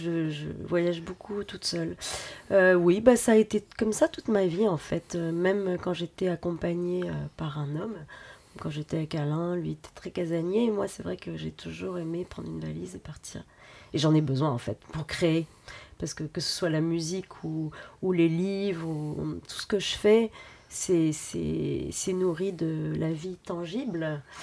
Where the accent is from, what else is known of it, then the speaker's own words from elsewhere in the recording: Lille, Hauts-de-France, France; now in Paris, France; je suis née à Lille, moi je vis à Paris maintenant depuis longtemps